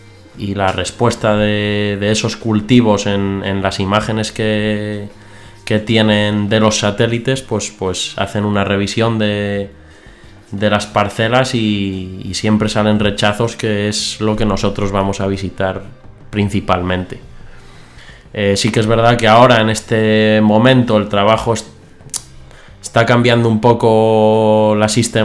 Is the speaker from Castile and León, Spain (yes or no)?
yes; Tariego de Cerrato, Castile and León, Spain; vengo de Palencia, vengo de un pueblito pequeño que se llama Tariego de Cerrato.